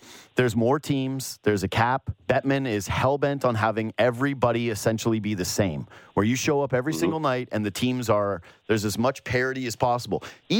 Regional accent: Canada; One is, because I am Canadian, every time I read his name, it's Greg Côté.

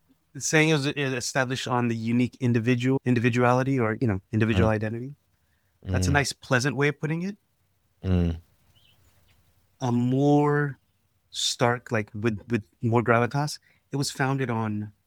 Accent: the South, United States; I grew up in America and I grew up in the South too.

